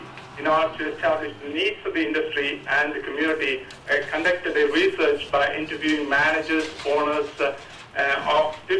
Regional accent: Austria; also born or lived in India; I was born in India, but more or less grew up in Austria, where I spent many years throughout my life.

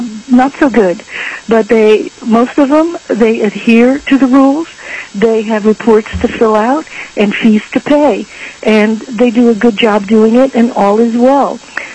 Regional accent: Anchorage, Alaska, United States; I am from Anchorage, Alaska.

